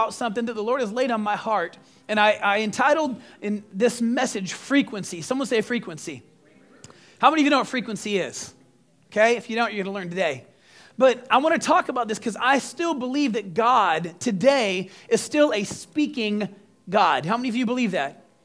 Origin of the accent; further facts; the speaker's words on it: Texas, United States; I grew up in West Texas, and I'm going to tell you what. If you've never been around a Texas thunderstorm, you haven't lived yet.